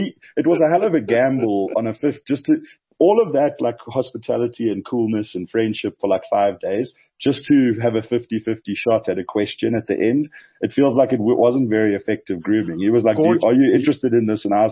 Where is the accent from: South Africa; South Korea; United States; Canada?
South Africa; I didn't want him to carry my bag because I'm South African.